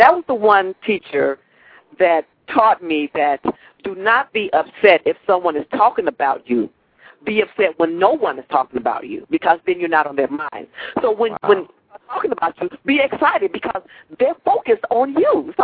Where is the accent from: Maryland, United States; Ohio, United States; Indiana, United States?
Indiana, United States; Gary; From there, I knew that even though I was raised in Gary, and I didn't know that I was below the poverty line